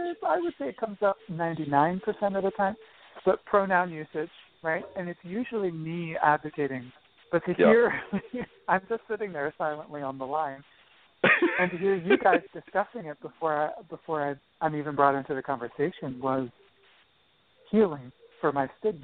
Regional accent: Pennsylvania, United States; Farm in Pennsylvania was at the same time incredibly isolating and stigmatizing to grow up.

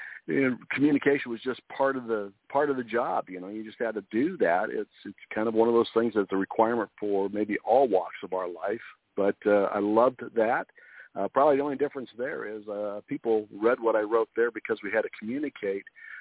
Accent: Colorado, United States; also born or lived in Syracuse, New York; now in San Diego, United States; I was actually born way back east. I was born in Syracuse, New York, but I was raised in Colorado. And I've spent the second half of my life here in Southern California, in the San Diego area.

